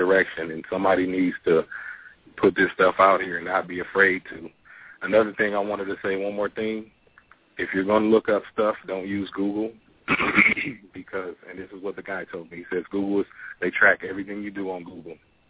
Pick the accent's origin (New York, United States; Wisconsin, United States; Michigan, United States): Michigan, United States; Detroit; Oh, I'm calling from Louisiana. I'm originally from Detroit.